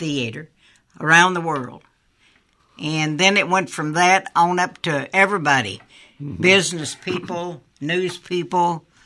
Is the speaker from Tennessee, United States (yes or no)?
yes; Tennessee, United States; So when I was little and growing up in Tennessee, my dad would give me 50 cents.